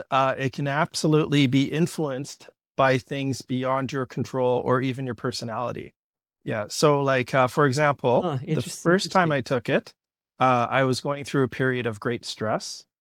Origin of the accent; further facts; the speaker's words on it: Kelowna, British Columbia, Canada; I grew up in Kelowna, and kind of a distinguishing feature of Kelowna in the mid 20th century was it was about 80% European